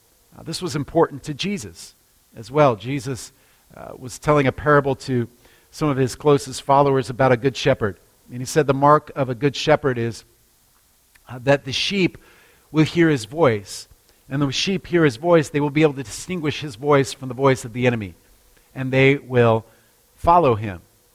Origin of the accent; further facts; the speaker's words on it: Alaska, United States; I remember growing up in Alaska, and in our neighborhood, there were a lot of different families